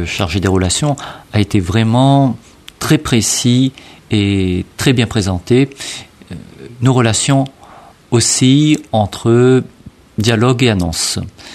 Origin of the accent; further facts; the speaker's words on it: Réunion; Chez nous, à La Réunion, c'est toujours le défi de ne pas se reposer sur nos lauriers.